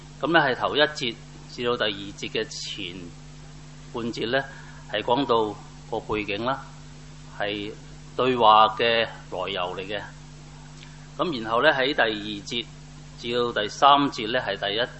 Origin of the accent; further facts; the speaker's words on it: Hong Kong; 睇下佢點樣俾我哋對我哋香港人性、香港嘅社會啊、人類嘅狀態到底係點樣嘅？